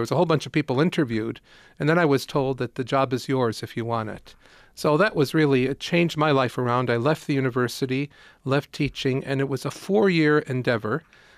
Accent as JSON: {"language": "English", "town": "Irondequoit", "region": "New York", "country": "United States", "tie": "born or raised there", "said": "I grew up in East Irondequoit, St. Ambrose Parish."}